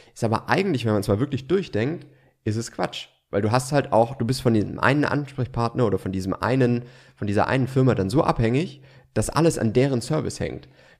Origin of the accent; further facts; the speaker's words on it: Baden-Württemberg, Germany; ich bin Schwabe